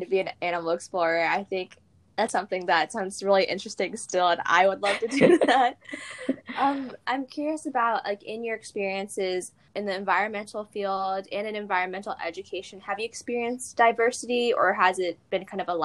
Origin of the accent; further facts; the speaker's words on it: Indiana, United States; and granted, I'm from Indiana, so that's already unlikely.